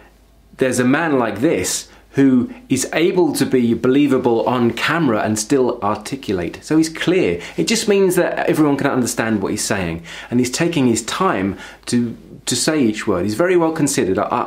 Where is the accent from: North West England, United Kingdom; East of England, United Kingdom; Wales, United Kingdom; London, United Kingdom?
London, United Kingdom; accent: East London; my accent from East London doesn't always require you to finish sentences.